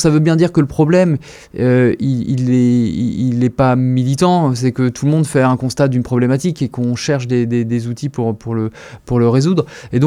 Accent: Saint-Malo, Brittany, France; Moi, j'ai grandi à Saint-Malo, j'ai pas pu habiter à Saint-Malo.

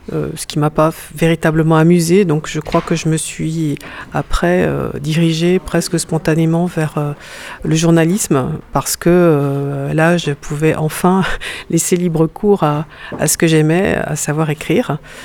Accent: Brest, Brittany, France; born there; Alors, je suis née à Brest au milieu des années 60.

